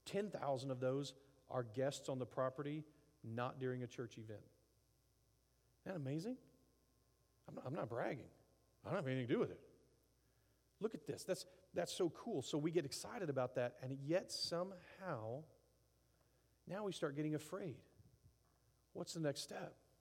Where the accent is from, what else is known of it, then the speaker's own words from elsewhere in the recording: Appleby, Texas, United States; Like, but by my standards, I grew up in Appleby, Texas. So I'm a redneck.